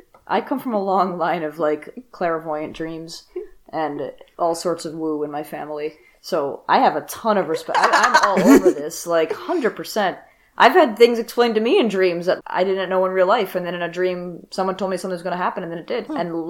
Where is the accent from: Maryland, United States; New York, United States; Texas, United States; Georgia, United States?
New York, United States; What is a bagel? I'm a New Yorker.